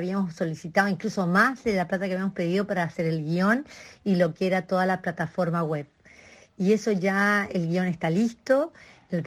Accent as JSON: {"language": "Spanish", "country": "Chile", "lives_now": "Argentina", "said": "chilena argentinizadísima, que llevo la parte de comunicaciones"}